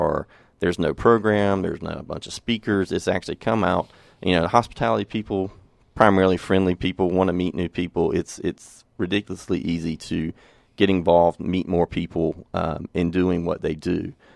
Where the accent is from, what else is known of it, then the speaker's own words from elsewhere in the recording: North Carolina, United States; I grew up in North Carolina, and I worked you know, several different jobs